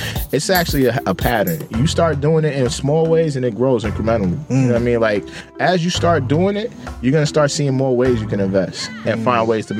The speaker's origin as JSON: {"language": "English", "town": "Long Island", "region": "New York", "country": "United States", "tie": "born or raised there", "also_born_or_lived": "Queens", "said": "But I'm from right here. I'm gonna say I'm from Long Island because this is where I was raised. But Queens, you know. Heavily lived in Queens a long time."}